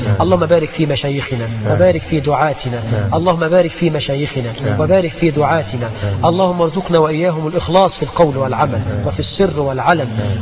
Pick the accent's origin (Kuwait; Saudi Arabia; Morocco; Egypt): Egypt; اللهم اجعل بلدنا مصر آمنة مطمئنة، رخاء سخاء وسائر بلاد المسلمين.